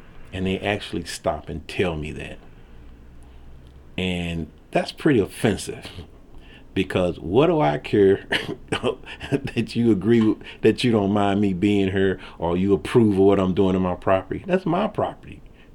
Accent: Venice, United States; That's what I learned from growing up in Venice.

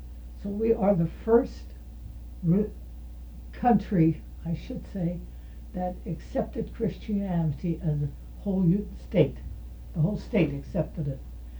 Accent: Lincoln Place, United States; born there; And I was against my son buying a home in Lincoln Place because he was not born and raised in Lincoln Place. But there was something about it that he liked. And I don't know if it was stories I used to say or what. Now you got to remember, I was born there in 24.

